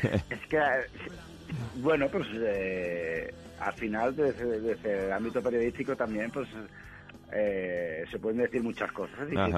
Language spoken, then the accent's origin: Spanish; Extremadura, Spain; nosotros somos extremeños, esta es nuestra cultura y vamos para adelante con ella.